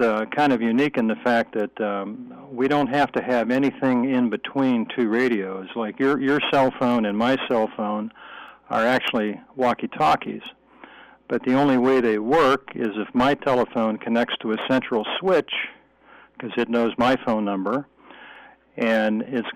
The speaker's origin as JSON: {"language": "English", "town": "Youngstown", "region": "Ohio", "country": "United States", "tie": "born or raised there", "moved": "yes", "lives_now": "South Carolina, United States", "said": "I am from Youngstown, Ohio. I grew up there, and I moved to South Carolina in 1987."}